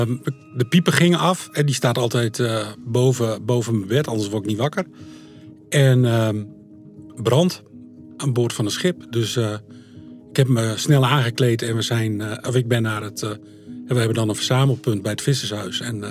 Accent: Schiermonnikoog, Friesland, Netherlands; geboren en getogen op Schiermonnikoog, getrouwd. 2 kinderen, werkzaam op Schiermonnikoog als buschauffeur.

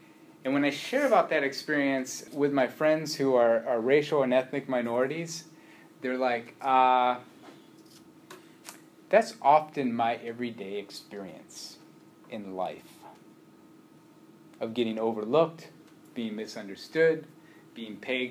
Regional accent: Midwest, United States; also born or lived in New York; And growing up in the Midwest and graduated high school in upstate New York, there was 5 Asian Americans in my graduating class.

